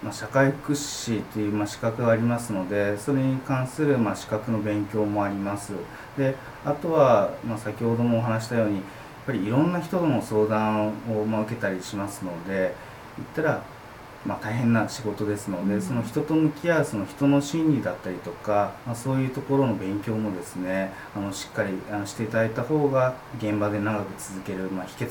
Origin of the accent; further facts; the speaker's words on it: Hiroshima, Japan; 大学も広島